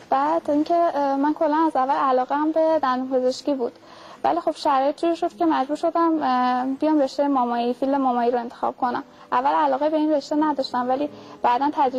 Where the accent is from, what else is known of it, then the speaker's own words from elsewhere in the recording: Tehran, Tehran Province, Iran; من تهران.